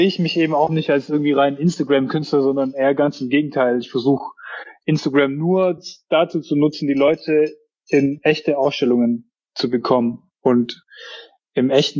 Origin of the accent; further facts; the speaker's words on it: Baden-Württemberg, Germany; Sehe ich halt dann als Schwabe auch nicht immer ein, mir sowas zu kaufen.